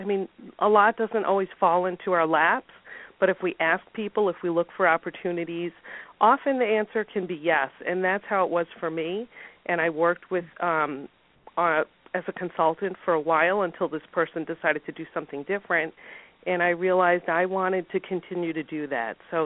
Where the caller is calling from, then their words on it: Syracuse, New York, United States; I am calling in from Syracuse, New York, Central New York